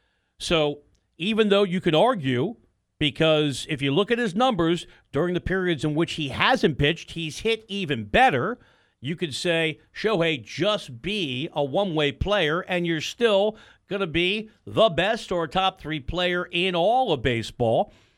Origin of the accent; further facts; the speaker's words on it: Pelham Manor, New York, United States; I grew up on the edge. I could see the Bronx from our luxurious home in Pelham Manor, New York.